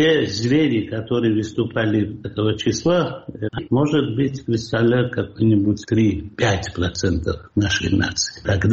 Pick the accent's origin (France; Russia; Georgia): Georgia; И тогда я не понимал, что я тогда не был грузином. Я был русским. Мы так кичились, что вот мы грузины, мы не русские.